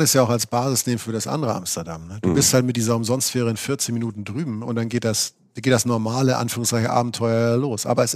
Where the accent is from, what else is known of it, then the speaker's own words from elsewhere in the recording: Germany; bin hier, komm aus Deutschland, guck mir so ein bisschen den Stadtteil an.